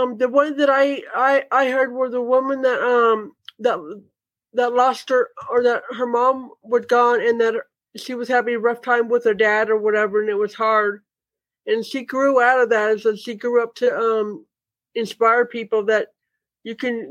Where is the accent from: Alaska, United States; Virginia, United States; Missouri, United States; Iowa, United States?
Alaska, United States; moved away as an adult; now in Utah, United States; I'm from Alaska originally, and I lived there for 20 years.